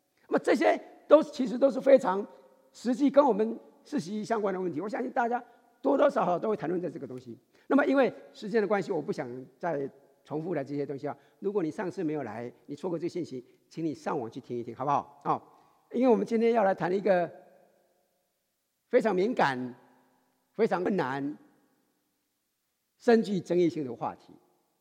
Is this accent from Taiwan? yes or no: yes; Taiwan; 我们台湾人、闽南人的话，一出生是一岁